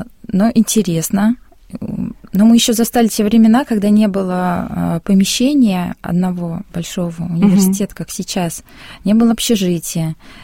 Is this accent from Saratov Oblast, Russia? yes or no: yes; Saratov Oblast, Russia; Хотя я жила в другом городе, я из Саратовской области